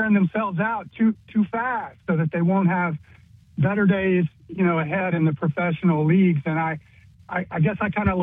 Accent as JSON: {"language": "English", "town": "Greenville", "region": "South Carolina", "country": "United States", "tie": "born or raised there", "said": "I'm from Greenville. I grew up in Greenville. Yeah, I got my education in Greenville. My parents were college profs in Greenville."}